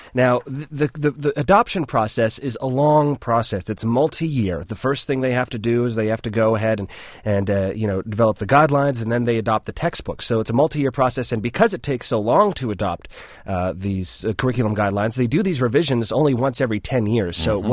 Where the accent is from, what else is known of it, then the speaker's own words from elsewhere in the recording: Canada; You know, I come from Canada, and in Parliament, people are yelling back and forth.